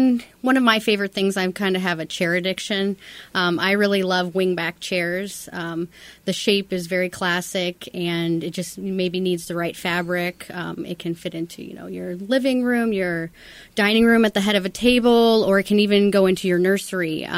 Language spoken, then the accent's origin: English; Des Moines, Iowa, United States; You know, I grew up in Sherman Hill. I'm a Des Moines girl. I went to Roosevelt and Iowa State.